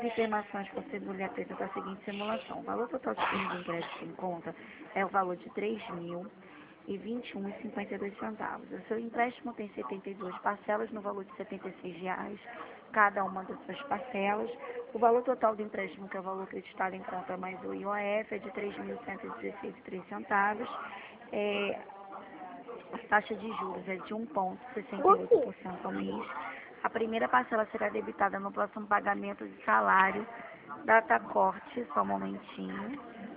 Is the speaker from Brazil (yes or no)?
yes; Rio de Janeiro, Brazil; Eu sou do Catete, mas eu estou logado em Caxias.